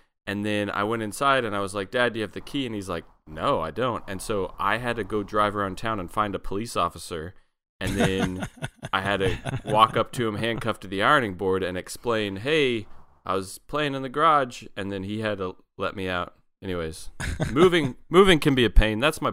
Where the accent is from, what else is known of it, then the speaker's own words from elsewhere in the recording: Arizona, United States; also born or lived in Washington; When I was in fifth grade, we moved from Washington to Arizona, and we moved into this new house in Arizona.